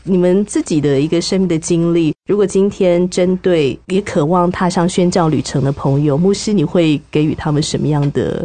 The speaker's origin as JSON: {"language": "Chinese", "country": "Taiwan", "said": "我想也是把我们台湾人的爱心哦，就是带去不同的地方，"}